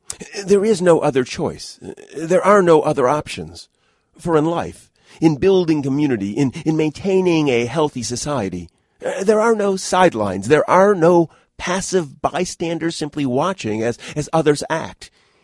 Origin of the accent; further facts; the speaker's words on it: Detroit, Michigan, United States; even though I grew up in Detroit, I'm not much of a car guy.